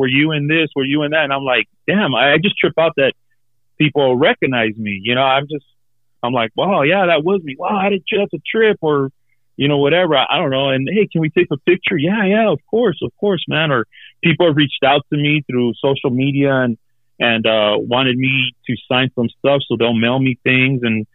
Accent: Los Angeles, California, United States; we grew up in East LA and, we were, you know, my mom moved us around so that we wouldn't get caught up in stuff

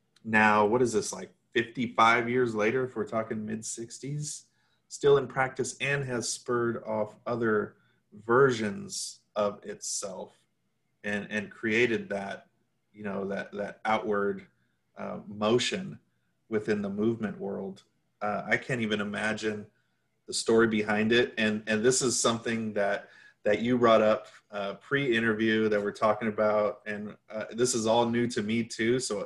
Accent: California, United States; And growing up in the Bay Area, you notice it at the very least

